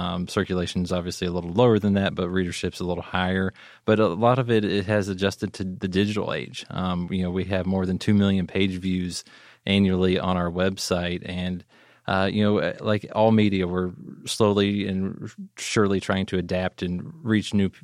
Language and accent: English; Weirton, West Virginia, United States; I am from Weirton, West Virginia, which if you can find that on a map, is up near Pittsburgh, Pennsylvania. It's in the northern panhandle of West Virginia.